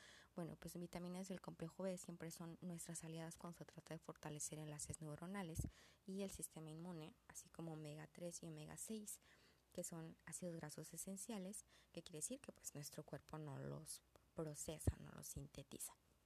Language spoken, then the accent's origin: Spanish; Mexico; podemos echar mano de la herbolaria como buenos mexicanos.